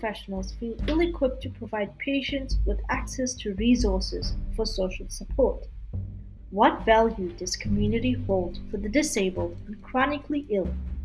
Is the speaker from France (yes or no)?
no; Canada; I'm a Canadian medical student, human rights, global health, and social justice advocate